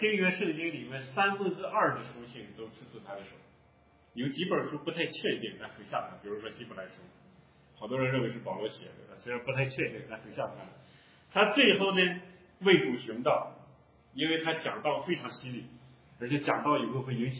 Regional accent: China; 因为我们作为中国人，中东的事距我们2000公里以外

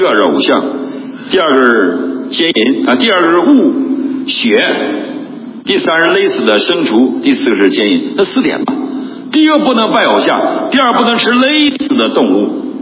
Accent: Northeast China, China; 所以像我们东北人，

